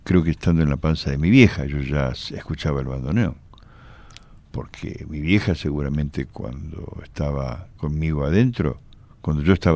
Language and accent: Spanish; Buenos Aires, Argentina; born there; Yo nací en Buenos Aires.